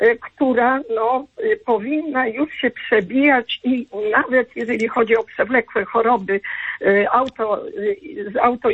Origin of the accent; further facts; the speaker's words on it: northern Poland, Poland; Ja jestem lekarzem z Polski Północnej z 50-letnią praktyką